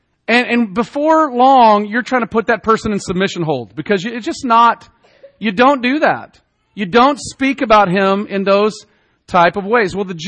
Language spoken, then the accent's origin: English; the South, United States; Even though I'm from the South, that sounds strange that Abe Lincoln would be a hero of mine.